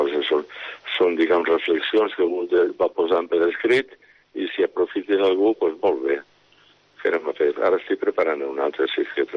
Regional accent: Cullera, Valencian Community, Spain; me regalaran els capellans del meu poble. Els rectors i vicaris de Cullera de la Germandat Sacerdotal me'l regalaren el baco

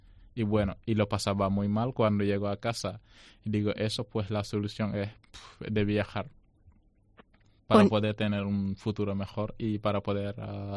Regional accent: Senegal; moved away as an adult; Ahí en mi país no hay eso. Pues, ¿qué pasa? A los jóvenes que están estudiando, pasa toda la vida entera estudiando

